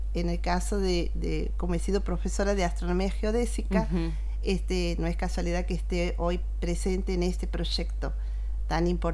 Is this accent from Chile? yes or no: no; Santiago del Estero, Argentina; accent: santiagueña; El director había solicitado que tenga tonada santiagueña.